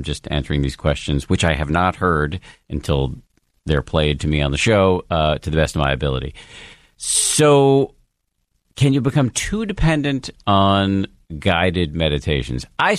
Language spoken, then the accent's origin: English; Maine, United States; accent: Maine; I won't else spare you my Maine accent because it's terrible.